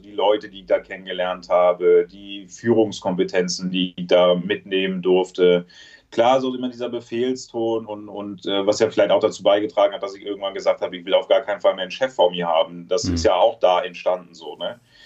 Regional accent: Trier, Rhineland-Palatinate, Germany; moved away as an adult; ich bin jetzt 37, habe das sehr kompakt alles reingepackt. Aber das war natürlich, ich bin mit 18 bin ich ja aus Trier, aus meiner Heimat raus, erstmal zur Bundeswehr

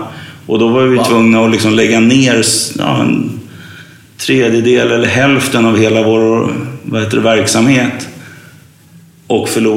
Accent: Stockholm, Stockholm County, Sweden; Jag är uppväxt i Bagarmossen.

